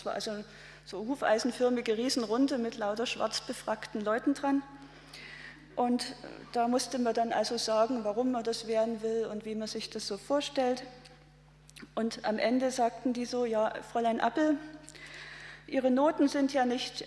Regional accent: East Germany, Germany; Ich bin in der DDR aufgewachsen

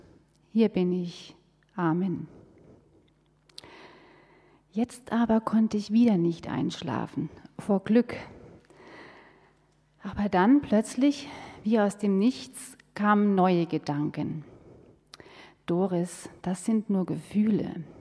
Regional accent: Hesse, Germany; Ich war 11 Jahre alt, als ich eine Kinderbibelwoche besuchte in einer Nachbargemeinde in meiner Heimat in Hessen.

